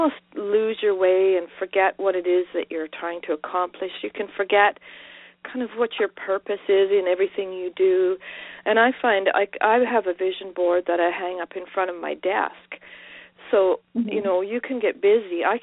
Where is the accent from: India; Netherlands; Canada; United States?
Canada; Western Canada; And as a Canadian, you know, living in Western Canada